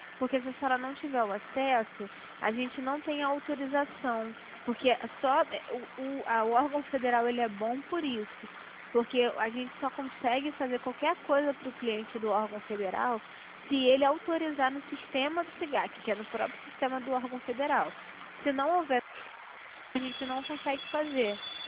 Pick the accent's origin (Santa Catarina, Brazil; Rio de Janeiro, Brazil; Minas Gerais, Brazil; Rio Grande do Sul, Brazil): Rio de Janeiro, Brazil; eu sou do Rio de Janeiro.